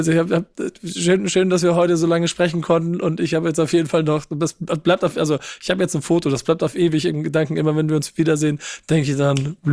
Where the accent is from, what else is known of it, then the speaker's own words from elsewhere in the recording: Hamburg, Germany; wo ich als Hamburger mit Berlin noch immer ein bisschen in meinen im musikalischen, innerlichen Kämpfen war.